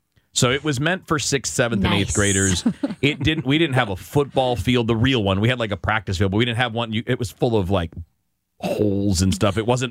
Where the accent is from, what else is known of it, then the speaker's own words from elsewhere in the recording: Detroit, Michigan, United States; also born or lived in Chicago; I mean, I grew up in the Detroit area. Then I lived for 15, 16 years in Chicago also.